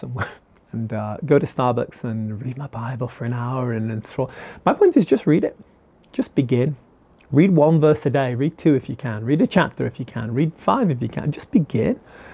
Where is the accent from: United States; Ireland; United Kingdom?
United Kingdom; I'm a Brit who loves Jesus. Somebody who loves Jesus and a Brit. Actually, I need to stop saying that. I'm now an American. I'm half American, half British.